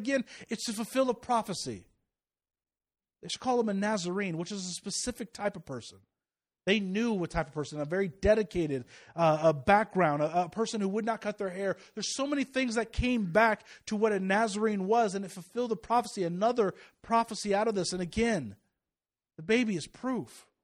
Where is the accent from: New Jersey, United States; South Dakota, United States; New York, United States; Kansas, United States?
Kansas, United States; Lansing; in a small town called Lansing, Kansas, outside of Kansas City. And, I don't want to go back. I like my hometown.